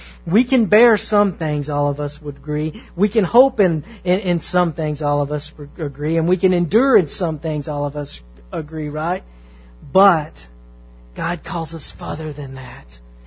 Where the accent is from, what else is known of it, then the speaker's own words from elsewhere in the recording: the South, United States; Man, I'm from the South. I am a redneck.